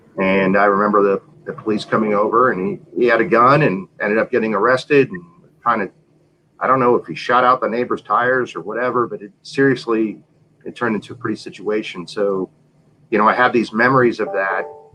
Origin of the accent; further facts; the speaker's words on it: New York City, New York, United States; born there; I was born in New York City and New York City General Hospital, and right off the bat, you know, things didn't, you know, go so well.